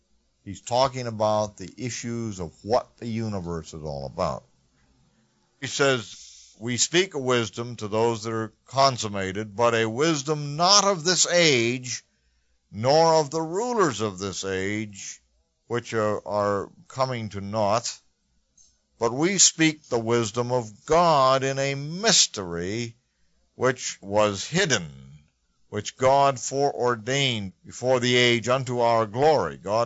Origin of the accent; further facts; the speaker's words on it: Siloam Springs, Arkansas, United States; born there; I'm just an old archy. I was born in Arkansas in a little town of 3,000 people called Siloam Springs.